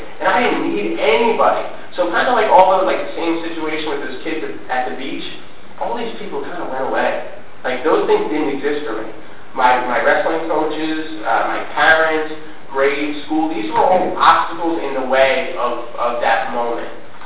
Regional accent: New Jersey, United States; It was way up in North Jersey. I'm from South Jersey, and the ride was kind of killing me

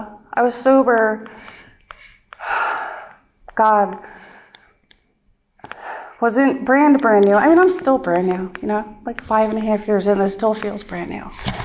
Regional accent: Pennsylvania, United States; now in Philadelphia, United States; Because even though I'd been in Philly for a while, I'm from the Poconos, so I didn't like know a ton of people.

